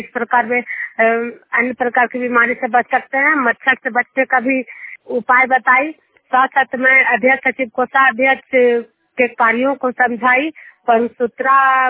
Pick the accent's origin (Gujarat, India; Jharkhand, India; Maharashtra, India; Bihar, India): Bihar, India; Juniyar